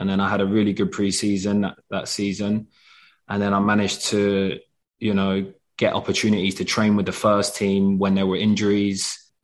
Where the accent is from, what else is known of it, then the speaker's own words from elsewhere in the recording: London, United Kingdom; especially growing up in London, wanted to play that way.